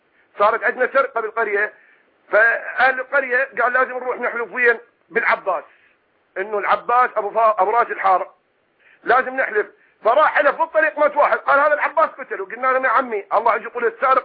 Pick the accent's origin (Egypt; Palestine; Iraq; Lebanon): Iraq; Diwaniyah, Al-Qadisiyyah Governorate; أنا أصلي من أهل الديوانية، من العراق، … كمان، وهذا أنا من السنتين 2000 أنا الحمد لله على دين أهل السنة والجماعة.